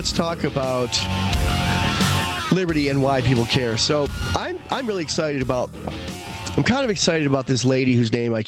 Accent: Westfield, New York, United States; The house I grew up in Westfield, New York, this house was built in 1850.

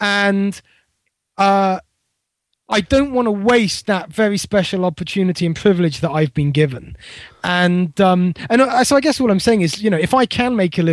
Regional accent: United Kingdom; I mean, I'm a Brit, I'm looking from the outside, so I have a certain angle.

